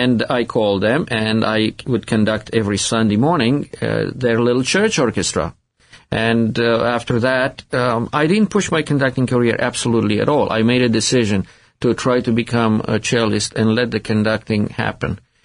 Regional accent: Romania; English is a second language; As a kid, growing up in Romania

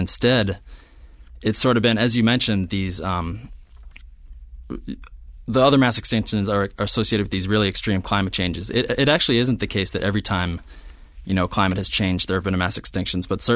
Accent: New England, United States; now in Utah, United States; I grew up in New England where, you know, everything's covered by trees.

